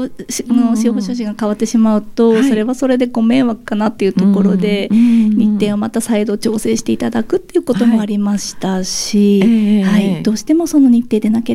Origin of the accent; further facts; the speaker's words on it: Fukushima, Japan; 私は地元が福島県で自分の両親は頼れなかったので